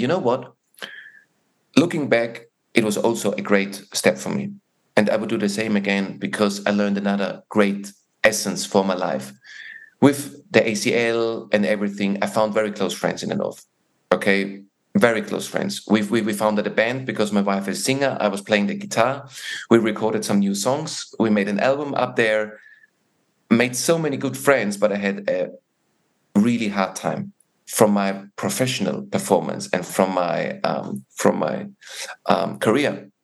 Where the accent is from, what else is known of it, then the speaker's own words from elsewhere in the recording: Austria; English is a second language; I come from Austria, guys, you know. I mean, when I moved to Palace, the club doctor said to me, do you have a football league in Austria?